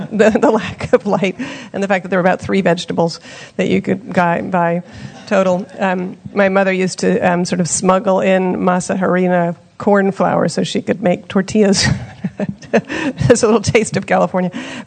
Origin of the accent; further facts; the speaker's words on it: England, United Kingdom; I grew up partly in England